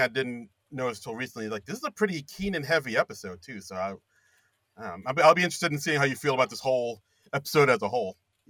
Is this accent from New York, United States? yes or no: yes; New York City, New York, United States; Hey, guys, I don't know if you know this, but I'm a native New Yorker.